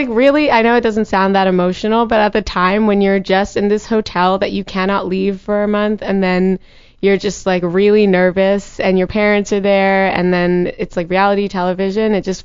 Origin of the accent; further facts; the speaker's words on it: New Jersey, United States; born there; now in Los Angeles, United States; No, I was born in New Jersey.